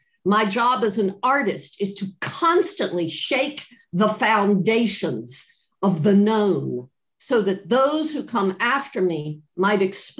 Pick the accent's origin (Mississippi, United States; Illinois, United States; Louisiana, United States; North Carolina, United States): North Carolina, United States; Oh, y'all. I'm from North Carolina. I had a big poster of Phantom in my house in Florida.